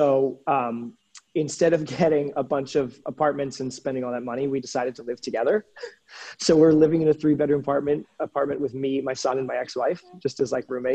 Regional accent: Massachusetts, United States; Like, I grew up in the Berkshires.

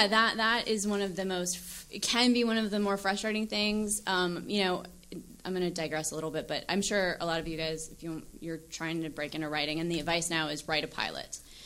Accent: the South, United States; I grew up in the South. I grew up as a Christian fundamentalist, and I wrote a pilot about that.

